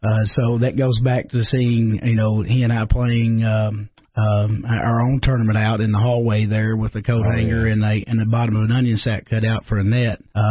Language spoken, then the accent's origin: English; Kentucky, United States; You know, growing up in Eastern Kentucky, for sure, that's kind of the hotbed for high school basketball